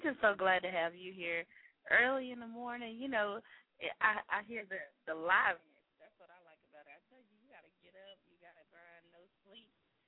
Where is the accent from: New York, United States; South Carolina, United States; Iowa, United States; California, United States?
South Carolina, United States; Well, actually, I'm from South Carolina, and you know, we love South Carolina State, honey.